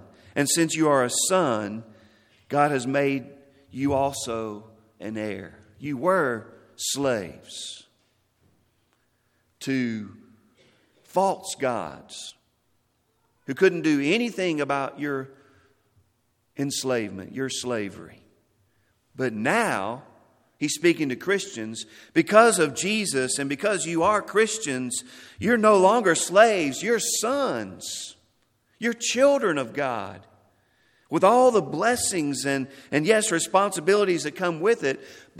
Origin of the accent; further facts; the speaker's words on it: Texas, United States; Now, I'm from West Texas, grew up in West Texas. There's no mountains in the West Texas where I live. It was flat.